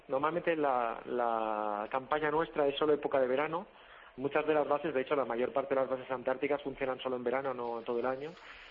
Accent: Barcelona, Catalonia, Spain; moved away; yo soy de Barcelona

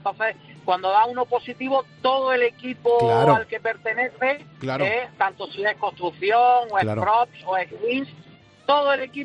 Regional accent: Almería, Andalusia, Spain; No, yo soy de Almería.

